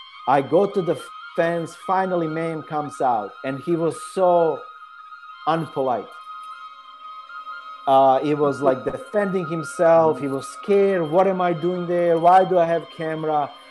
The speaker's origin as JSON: {"language": "English", "town": "Banja Luka", "region": "Republika Srpska", "country": "Bosnia & Herzegovina", "lives_now": "United States", "said": "I said, I'm from Banja Luka in Bosnia."}